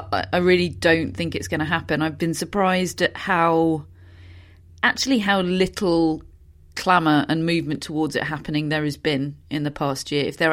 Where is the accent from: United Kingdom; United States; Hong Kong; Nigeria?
United Kingdom; but it's all been beaten down by, you know, being British, and I don't know.